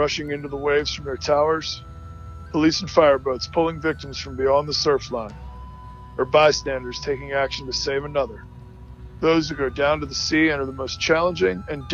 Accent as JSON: {"language": "English", "town": "New London", "region": "Connecticut", "country": "United States", "tie": "born or raised there", "also_born_or_lived": "Dover, Pennsylvania", "said": "Born and raised in New London, Connecticut. So we got a little Coast Guard connection there."}